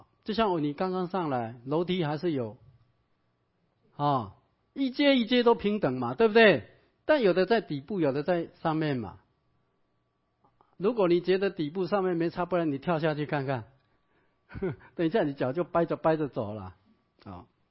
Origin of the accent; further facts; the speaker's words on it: China; 好，因为金啊，尤其我们中国人对金特别喜欢跟偏好。